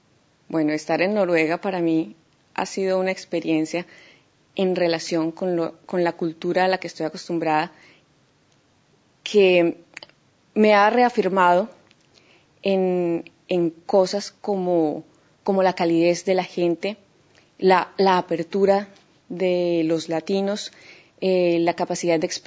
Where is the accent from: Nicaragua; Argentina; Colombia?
Colombia; Bueno, yo vengo de Colombia, que es un país que está al norte de Sudamérica, en la esquina noroccidental de Sudamérica.